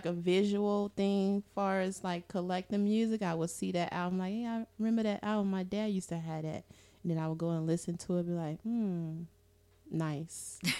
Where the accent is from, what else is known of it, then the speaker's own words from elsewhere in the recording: Chicago, Illinois, United States; I am not. I'm from Chicago, born and raised. Migrated here 4 years ago.